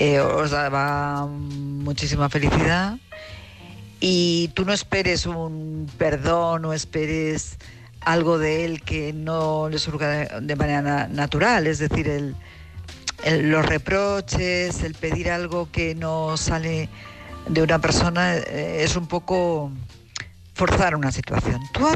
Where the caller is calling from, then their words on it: Madrid, Community of Madrid, Spain; de Madrid.